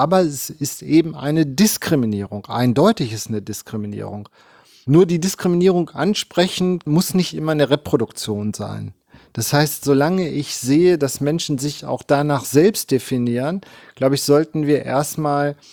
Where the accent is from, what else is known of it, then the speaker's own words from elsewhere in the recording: East Germany, Germany; now in Bielefeld, Germany; Ich war ja im Osten und als ich nach Bielefeld gekommen bin, habe ich zur Verunsicherung meiner Studierenden immer gesagt, ich bin Ossi.